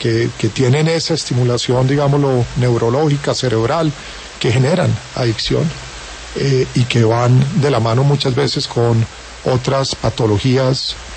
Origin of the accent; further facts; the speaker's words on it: Colombia; como colombiano